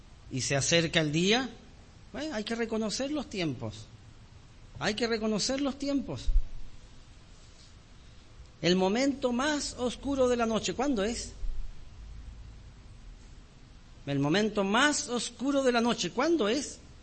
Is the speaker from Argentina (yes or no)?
no; Osorno, Los Lagos, Chile; Aquí yo nací en Osorno, me eduqué en Osorno, crecí en Osorno